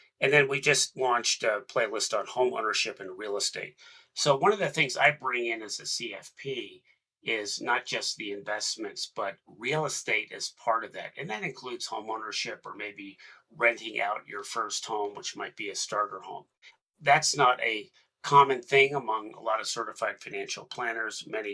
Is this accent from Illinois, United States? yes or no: no; Kentucky, United States; Since I'm from Kentucky, a big one is don't eat your seed corn.